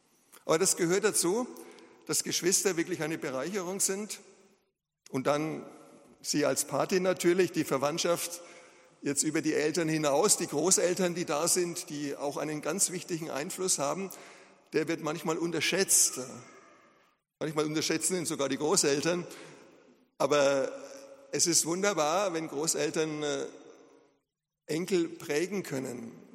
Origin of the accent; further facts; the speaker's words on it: Schweinfurt, Bavaria, Germany; born there; ja, und in Schweinfurt geboren wurde?